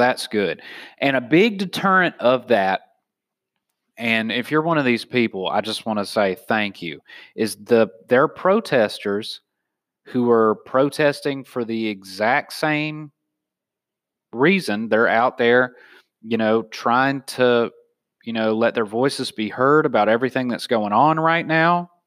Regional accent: the South, United States; I'm from the South and I know people are saying that.

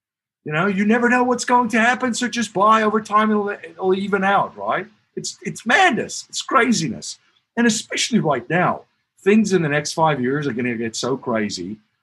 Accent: Cape Town, Western Cape, South Africa; also born or lived in Stellenbosch; if you live in where I grew up in Cape Town and Stellenbosch in the wintertime

